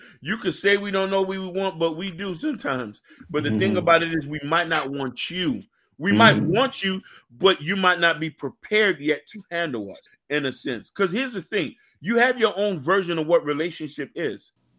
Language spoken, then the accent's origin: English; Miami, Florida, United States; Now, for me, I grew up in Miami, so we wanted the girls with the long weave, fat asses, and you know what I mean?